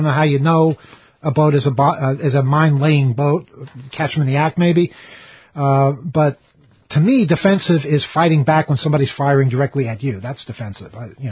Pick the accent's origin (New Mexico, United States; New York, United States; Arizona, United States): New York, United States; I never even saw a deer when I was a kid, and I grew up on Long Island.